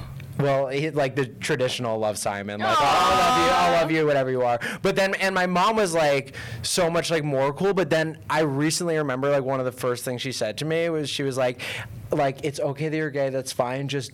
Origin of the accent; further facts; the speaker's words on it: New York, United States; I'm from Long Island.